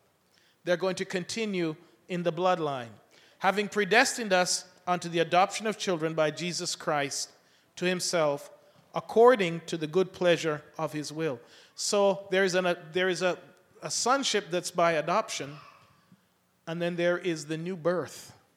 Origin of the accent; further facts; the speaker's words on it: England, United Kingdom; because that was how I was raised in England, to use a knife and fork.